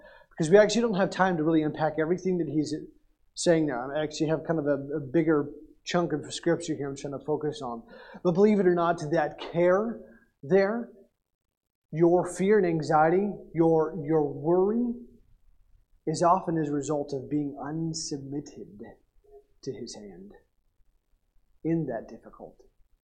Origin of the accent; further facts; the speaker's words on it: Oklahoma, United States; Growing up in Oklahoma, I'm like, what?